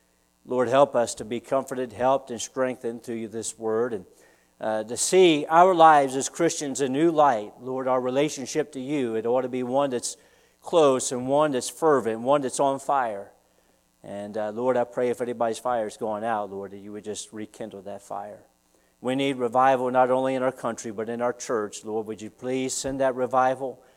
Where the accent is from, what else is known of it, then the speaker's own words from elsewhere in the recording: Woodstock, Virginia, United States; I knew back when I grew up in Woodstock, Virginia, it used to be way back in the day nothing but sheep fields all around.